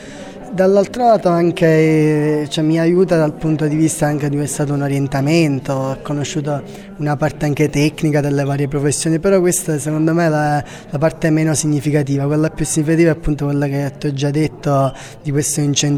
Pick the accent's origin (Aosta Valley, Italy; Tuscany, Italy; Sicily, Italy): Sicily, Italy; Alcamo; No, io vengo da Alcamo, in provincia di Trapani, in Sicilia, quindi da abbastanza lontano.